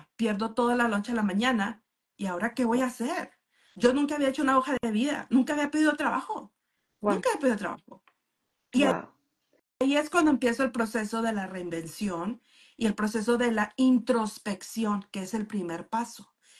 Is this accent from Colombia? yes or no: no; Mexico; Y perdón por la expresión, pero en mexicano, porque soy mexicana, yo soy la chingona.